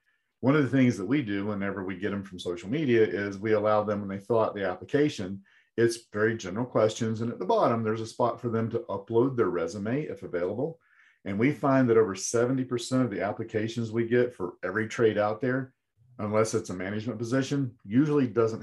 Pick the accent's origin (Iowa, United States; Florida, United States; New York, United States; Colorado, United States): Florida, United States; now in Malden, United States; The only problem I have with that is I'm from Florida and I'm a Florida Gator